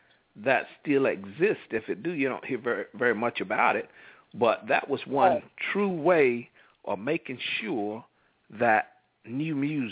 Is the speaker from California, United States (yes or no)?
no; North Carolina, United States; male saxophone player from my hometown, North Carolina.